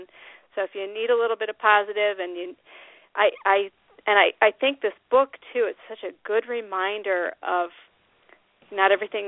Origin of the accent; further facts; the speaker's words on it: Midwest, United States; accent: Midwest; That's just my Midwest accent.